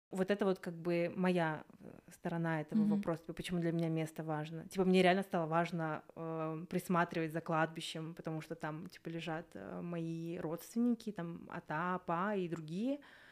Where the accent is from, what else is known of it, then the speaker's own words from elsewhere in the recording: Almaty Region, Kazakhstan; now in Almaty, Kazakhstan; мой родной город, он находится в 20 километрах от Алматы, и, в принципе, переезд в Алматы — это был больше вопрос моего комфорта